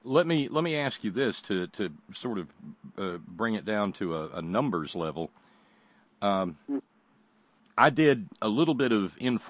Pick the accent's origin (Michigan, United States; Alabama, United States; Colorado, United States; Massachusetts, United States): Alabama, United States; now in West Virginia, United States; I'm in West Virginia, but I was born and raised in Alabama.